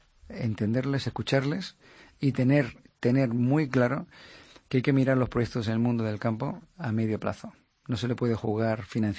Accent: Abarán, Region of Murcia, Spain; also born or lived in Granada; Nací en Granada. Y he tenido la suerte de criarme, he pasado una parte de mi vida en un pueblecito, donde mi padre era pediatra, Abarán.

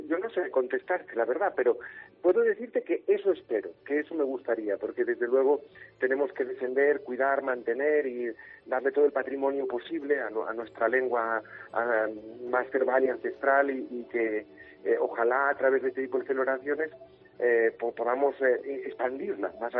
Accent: Galicia, Spain; mis novelas son homenaje a mi tierra, yo siempre digo soy tojo, soy pizarra, soy granito, soy lo que soy gracias a haberme criado aquí

